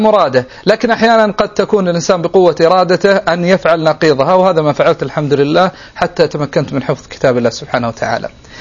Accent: Riyadh, Riyadh Province, Saudi Arabia; also born or lived in Al Bahah; ولدت في منطقة الباحة، ومكثت فيها سنوات قليلة جدا، ثم انتقلت مع الوالد إلى مدينة الرياض. في الرياض تلقيت جميع تعليمي الابتدائي والمتوسط والثانوي، ما عدا المرحلة مرحلة الثاني ابتدائي، فتلقيتها في منطقة الباحة.

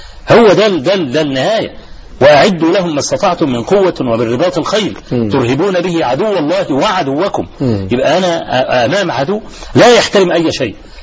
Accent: Egypt; في مثلا عندنا في مصر حصل مظاهرة في استاد القاهرة

